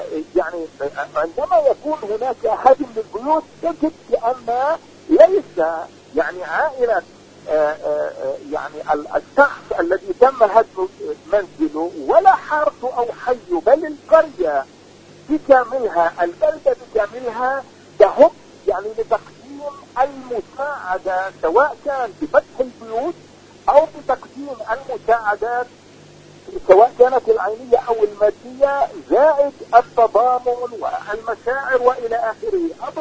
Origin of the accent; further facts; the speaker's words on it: Palestine; وهناك قيم فلسطينية إنسانية حضرية نحن نعتز بها كفلسطينيين